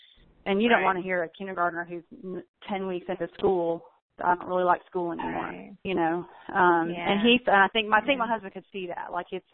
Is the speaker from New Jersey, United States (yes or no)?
no; Augusta, Georgia, United States; I'm from Augusta, Georgia.